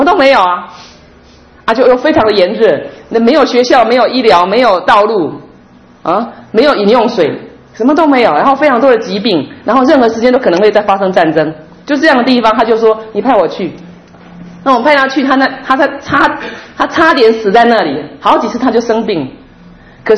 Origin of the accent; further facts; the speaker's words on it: Taiwan; born there; 为什么我是生在台湾，为什么不是生在苏丹，为什么不是生在印度东北？